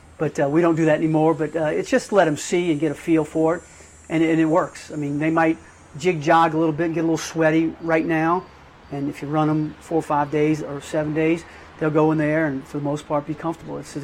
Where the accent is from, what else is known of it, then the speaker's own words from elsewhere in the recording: New Orleans, Louisiana, United States; I'm from New Orleans.